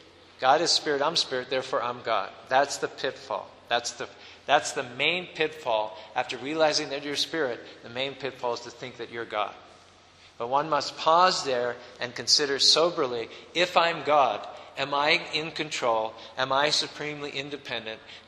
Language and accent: English; United States; Just like in America, I'm a citizen, I'm an American, Obama's an American, so we share our Americanness.